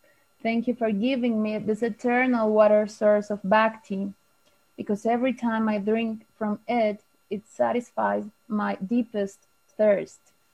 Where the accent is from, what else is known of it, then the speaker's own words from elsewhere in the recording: Medellín, Antioquia, Colombia; English is a second language; It was in my hometown, Medellin, in Colombia.